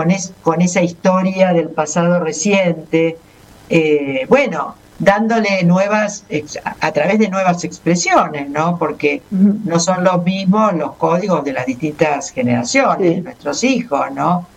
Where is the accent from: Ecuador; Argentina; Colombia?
Argentina; Y a mí me enorgullecía como argentina